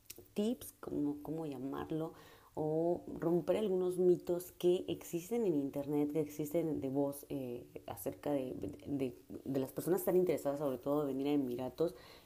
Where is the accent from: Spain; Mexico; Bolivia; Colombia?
Mexico; como mexicanos, pues ya no nos piden una visa de entrada, entonces ya no checan tanta esa documentación porque solo con el pasaporte como mexicanos entramos.